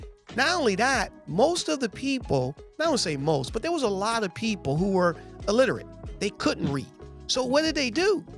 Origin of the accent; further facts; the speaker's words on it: Detroit, Michigan, United States; I'm from Detroit, Michigan. So I just want to make sure we had the same type of education growing up. So when I went to grade school in Detroit